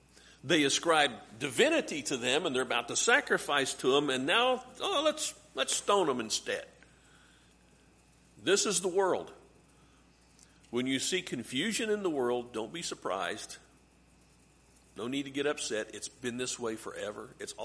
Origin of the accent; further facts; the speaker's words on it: United States; I read this as an American Christian, And I wonder, here we stand, well, I stand, you sit, in the heat of Oklahoma July in an air-conditioned building in padded pews